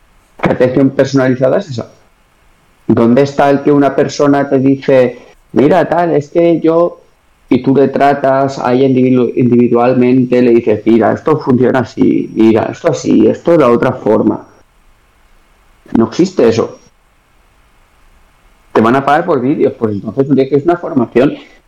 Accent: Valencia, Valencian Community, Spain; Sabes que soy de Valencia, tal, y sabes una serie de cosas de mí.

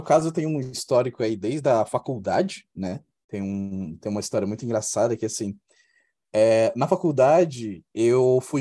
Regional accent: Maranhão, Brazil; moved away as an adult; now in São Paulo, Brazil; sou maranhense, tô aqui em São Paulo já há quase 10 anos, então vim só pra fazer faculdade, tô aqui desde então.

